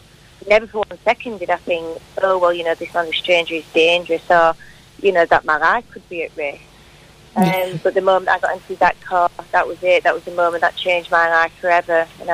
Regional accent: Rotherham, Yorkshire and the Humber, United Kingdom; We know now that there was at least 1,510 other children like myself. And that's just in my hometown. Of course, it's in just a problem for Rotherham.

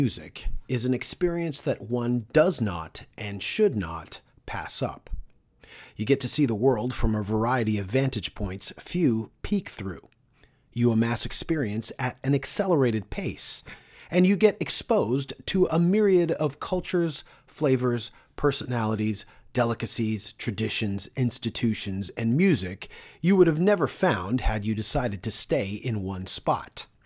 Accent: Toronto, Ontario, Canada; As our adventures and journeys took us further and further from Toronto, it made me love my hometown even more when I'd return.

